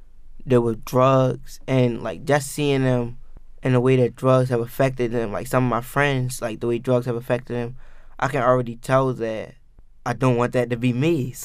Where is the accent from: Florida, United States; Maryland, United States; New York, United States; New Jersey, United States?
Maryland, United States; Baltimore; So you always have to be not one step ahead, but two steps ahead when it comes to like growing up in Baltimore.